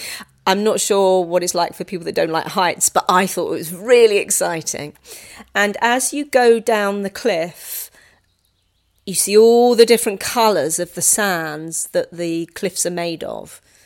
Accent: Ashey, South East England, United Kingdom; I'm from Ashy. And my favourite place on the island is the Needles.

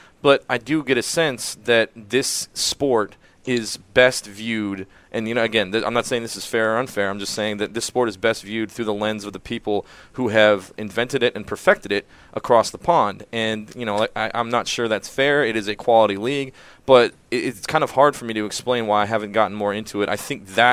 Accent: Ohio, United States; I think that I'm from Ohio originally, and when the Columbus Crew came around, they're insanely popular there

